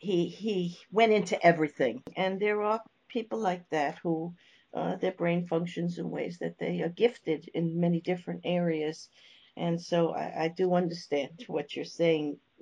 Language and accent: English; New York, United States; I'm from New York.